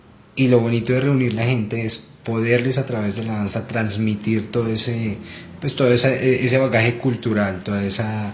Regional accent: Colombia; de dónde viene toda esta riqueza cultural que nosotros como colombianos tenemos.

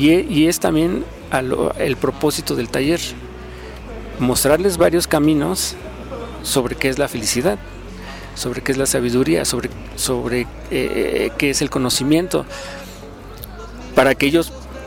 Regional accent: Mexico; Hay una urgencia, al menos en mi país, pero creo que esto le compete a toda América Latina, y es pues ayudar a las comunidades marginadas, y en este caso pues es la cárcel de México.

